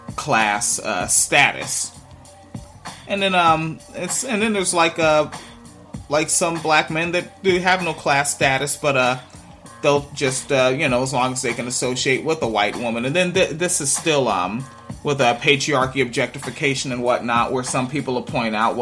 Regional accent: Washington, United States; That's like somebody called me a Washingtonian because I grew up in Washington State.

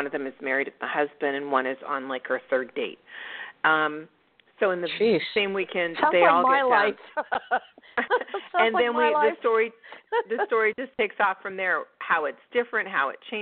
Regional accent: Burbank, California, United States; And I grew up in the San Fernando Valley. I grew up in Burbank in the Valley.

